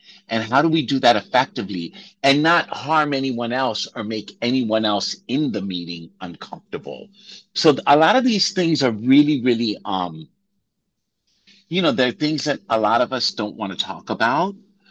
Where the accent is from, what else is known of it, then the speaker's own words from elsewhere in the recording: New York, United States; I remember walking in New York City, I'm from New York, and just people like crossing the street, getting away from me.